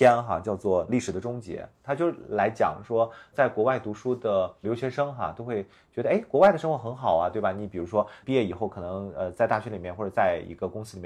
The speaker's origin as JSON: {"language": "Chinese", "region": "Beijing", "country": "China", "said": "因为我从北京来啊，"}